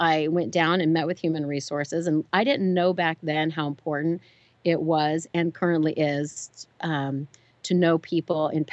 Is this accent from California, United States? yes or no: yes; Indio, California, United States; So I grew up in Indio, California, down the street about 2.5 hours away.